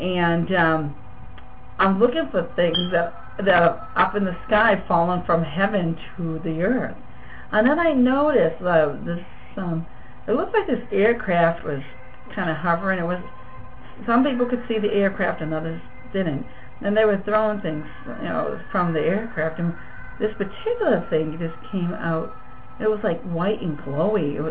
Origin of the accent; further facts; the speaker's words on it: New England, United States; accent: New England; That's my New England accent.